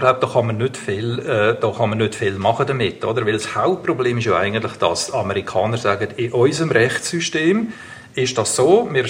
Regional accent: Switzerland

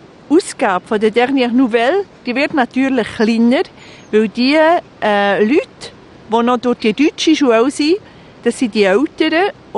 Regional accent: Switzerland

